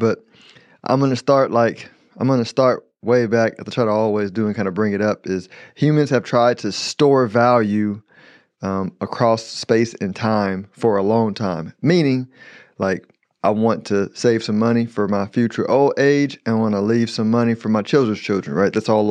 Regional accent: Houston, Texas, United States; Dallas has zoning way more than Houston. I grew up in Houston.

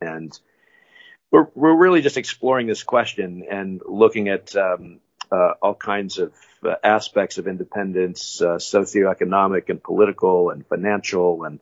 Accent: New York, United States; also born or lived in Pittsburgh; So I like to say I'm the worst kind of Vermonter. I'm from New York, although originally born in Pittsburgh, where I believe you are at the moment.

